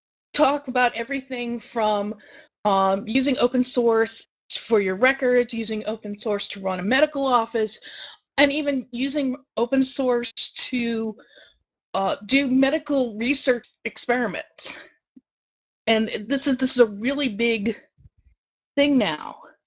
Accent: Ohio, United States; I'm not from Columbus itself. I'm actually from about 3 hours north of Columbus, although some of our, a third to a half of our staff are from the Ohio-Columbus area, and the rest are scattered around, even in other states like me.

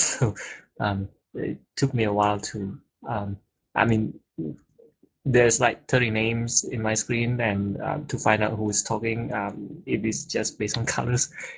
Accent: Singapore; I'm from Singapore, so here is actually afternoon.

